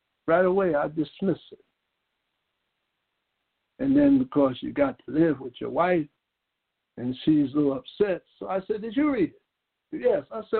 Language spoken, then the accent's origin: English; Newark, New Jersey, United States; born there; My mother could be pregnant with me in Kansas City, but she gave me birth in North New Jersey. Say I was born in Canada, or pardon me, Kansas City. I was born in Newark.